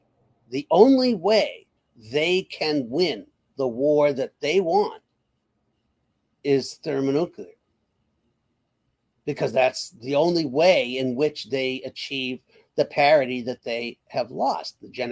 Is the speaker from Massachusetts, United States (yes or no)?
yes; Massachusetts, United States; I'm from Massachusetts. My vote doesn't mean anything anyway.